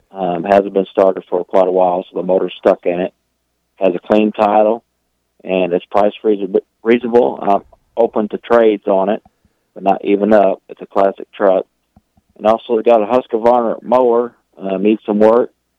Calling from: Marceline, Missouri, United States; Marceline.

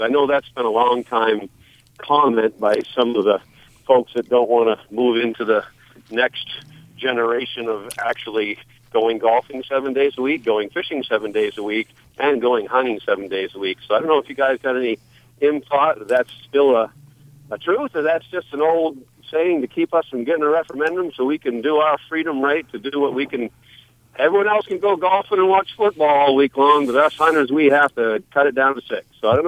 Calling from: Carmel, United States; I'm calling from out in Carmel

